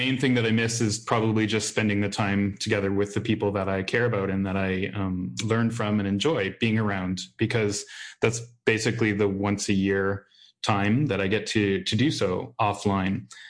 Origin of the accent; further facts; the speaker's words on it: Canada; because I'm from Canada, I tag on usually an extra little vacation-y time